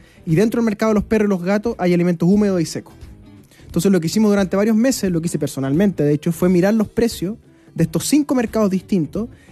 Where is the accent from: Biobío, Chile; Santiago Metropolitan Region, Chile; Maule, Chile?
Santiago Metropolitan Region, Chile; Melipilla; Crecí en el campo, en Melipilla, entonces los animales para mí han sido una compañía toda la vida.